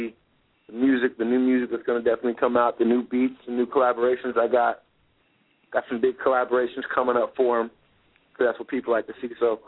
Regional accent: United States; And I don't negotiate with terrorists. I'm like, I'm from America. I don't do that terrorist tactic shit.

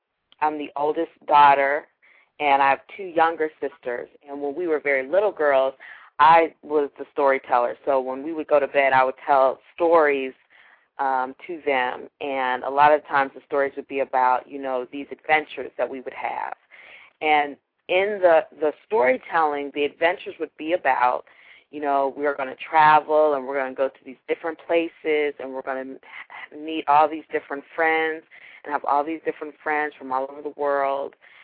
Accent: Pittsburgh, Pennsylvania, United States; Pittsburgh, I'm from Pittsburgh, my sister

